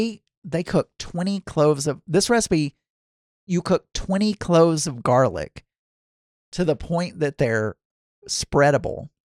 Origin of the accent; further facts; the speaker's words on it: the South, United States; accent: Southern; Now, I know for those of you who are not Southern, my accent probably sounds very Southern. I hear myself all the time. I don't really know. I grew up in the South, but I assume.